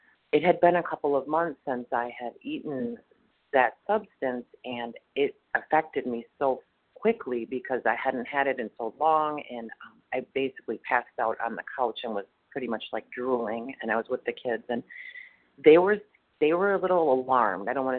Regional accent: Wisconsin, United States; I'm from Wisconsin, and I'm actually in Texas sharing this message this morning.

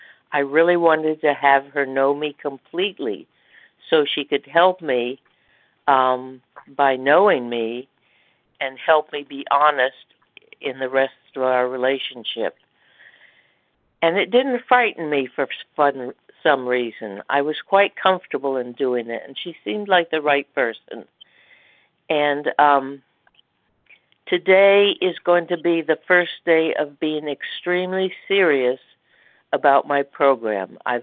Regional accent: Massachusetts, United States; I'm from Massachusetts, and just want to start off by saying it's an action program.

